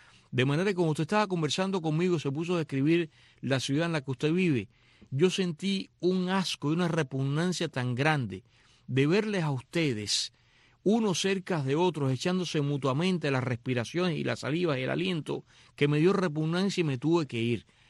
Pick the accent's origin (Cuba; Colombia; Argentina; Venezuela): Cuba; Esas cosas que hacemos los cubanos